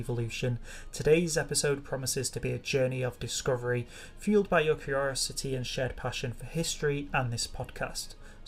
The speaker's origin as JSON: {"language": "English", "region": "England", "country": "United Kingdom", "said": "since I'm English."}